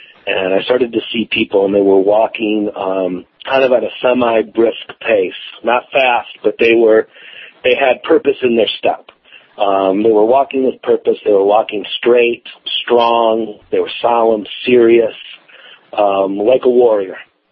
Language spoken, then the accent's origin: English; Detroit, Michigan, United States; now in Moreno Valley, United States; I live out in Moreno Valley, California. I came here from Detroit about a year ago